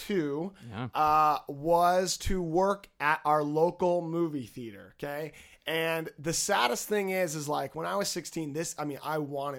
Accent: Davis, California, United States; I grew up in Davis, California.

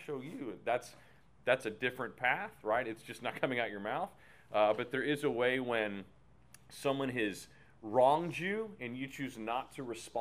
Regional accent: Texas, United States; I'm from Texas, so a few of you may be familiar with that.

